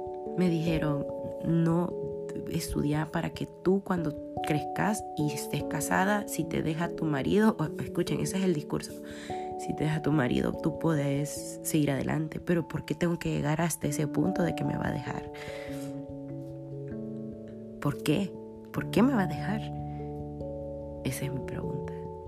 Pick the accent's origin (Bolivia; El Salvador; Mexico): El Salvador; lo que puedo hacer yo como siendo mujer en mi país